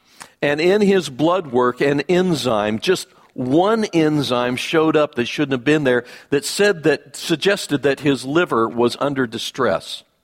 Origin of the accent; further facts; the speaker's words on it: Idaho, United States; now in Texas; Now, I grew up in Idaho. I never understood what that meant. Because Idaho, where I lived, we got 12 inches of precipitation per year.